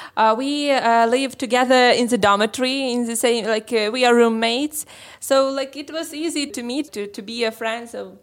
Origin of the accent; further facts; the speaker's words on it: Lviv, Lviv Oblast, Ukraine; We are from Lviv. Lviv is on the west of Ukraine.